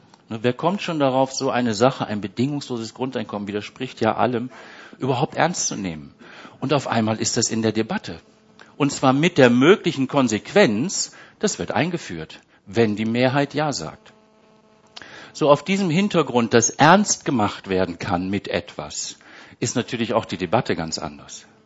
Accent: Germany; now in Switzerland; Ich komme aus Deutschland, ich bin dann in die Schweiz gegangen

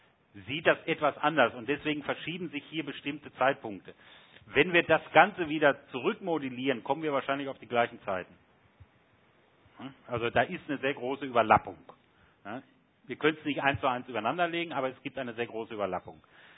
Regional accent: Germany; Sie wissen, ich komme aus Deutschland.

